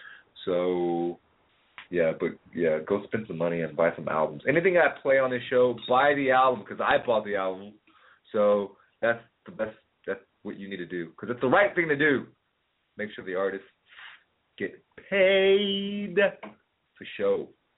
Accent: Ohio, United States; Trust us, we're from Ohio.

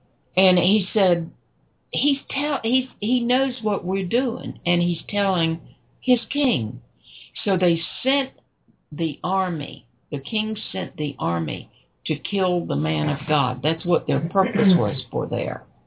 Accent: the South, United States; just to prove I'm a Southerner.

